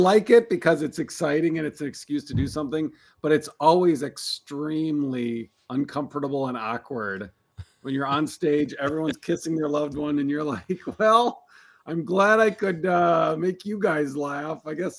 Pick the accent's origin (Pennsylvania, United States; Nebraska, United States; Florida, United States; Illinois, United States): Nebraska, United States; Omaha; I'm from Omaha, and around either Thanksgiving or Christmas, I usually get asked to be on the show there.